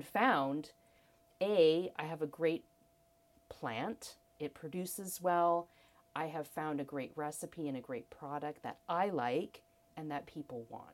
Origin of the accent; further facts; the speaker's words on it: Hawaii, United States; Growing up in Hawaii, we didn't have rhubarb. We didn't have kohlrabi. We couldn't find kale.